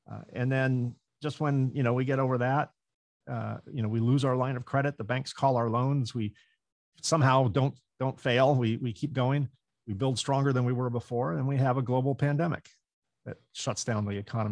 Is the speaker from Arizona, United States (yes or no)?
no; California, United States; but I'm from California, so you can just, you know, write me off in that term.